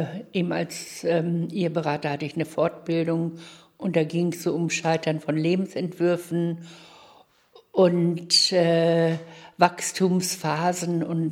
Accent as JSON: {"language": "German", "town": "Celle", "region": "Lower Saxony", "country": "Germany", "tie": "born there", "said": "Ich bin 65 Jahre. Geboren wurde ich in Celle-Garsen."}